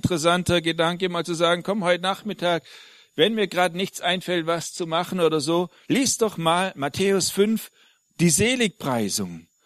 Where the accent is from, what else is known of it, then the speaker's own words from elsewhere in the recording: Friedrichshafen, Baden-Württemberg, Germany; moved away; dass ich jetzt dieses Jahr schon 10 Jahre weg von Friedrichshafen bin